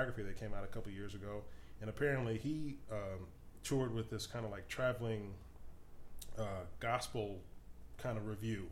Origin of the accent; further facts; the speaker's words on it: Evanston, Illinois, United States; Yeah, well, I grew up in Evanston